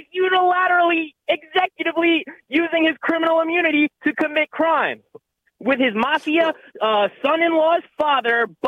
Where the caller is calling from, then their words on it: Maryland, United States; calling from Maryland.